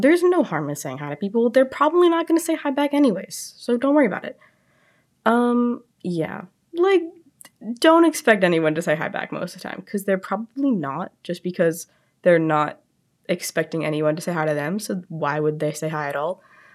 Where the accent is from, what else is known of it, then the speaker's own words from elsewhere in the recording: Brewster, New York, United States; I am from Brewster, New York. That's about 4.5 hours away, so that's pretty cool. A little bit near the city.